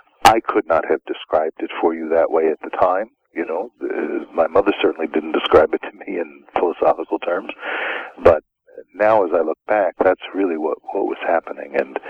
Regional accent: Brooklyn, New York, United States; Well, I grew up in Brooklyn, New York, and it was the New York of the 50s.

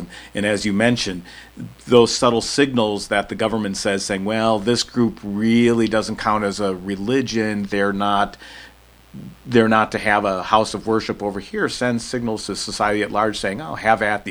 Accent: United States; And for me as an American, that was very foreign.

